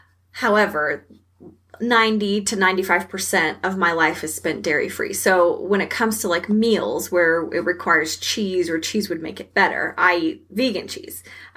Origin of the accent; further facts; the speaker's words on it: Texas, United States; because I'm from Texas and we eat a lot of red meat down here.